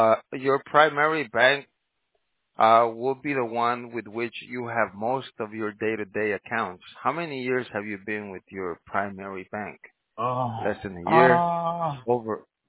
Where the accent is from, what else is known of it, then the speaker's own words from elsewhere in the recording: California, United States; I'm from California, and Bank of America is like the liquor store around the corner.